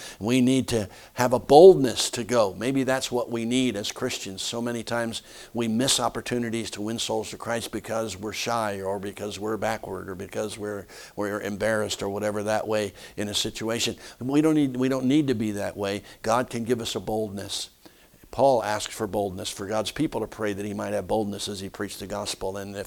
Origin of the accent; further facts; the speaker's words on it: Philadelphia, Pennsylvania, United States; I was raised in Philadelphia. I know how to get to Baltimore.